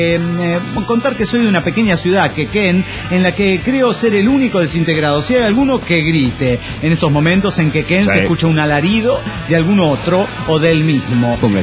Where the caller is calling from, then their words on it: Morelia, Michoacán, Mexico; de Morelia, Michoacán.